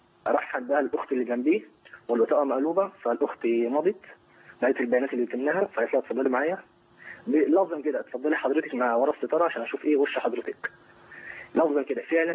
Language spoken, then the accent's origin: Arabic; Giza, Giza Governorate, Egypt